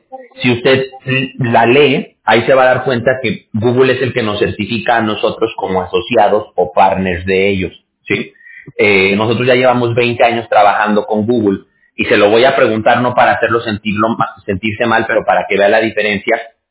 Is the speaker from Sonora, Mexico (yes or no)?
no; Aguascalientes, Mexico; now in California, United States; no sé si usted ubique Aguascalientes, que es de donde yo soy.